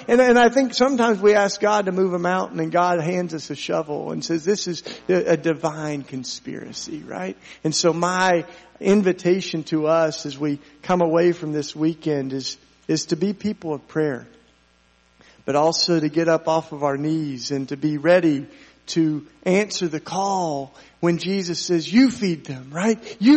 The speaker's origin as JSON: {"language": "English", "region": "Tennessee", "country": "United States", "tie": "born or raised there", "said": "It's a Tennessee story, because I grew up down in Appalachia, you know, where we baled hay and things like that."}